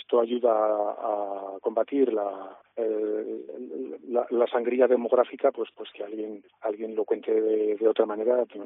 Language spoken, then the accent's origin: Spanish; Mosqueruela, Aragon, Spain; estuvieron por nuestra tierra, por la provincia de Teruel. El primer día fue en Mosqueruela, en mi pueblo